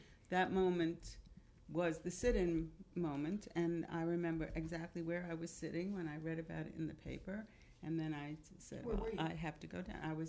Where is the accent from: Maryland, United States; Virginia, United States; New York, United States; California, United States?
New York, United States; accent: New York; I still speak this way. If I even say hello to somebody, I would say hello. They'd say, where are you from in New York?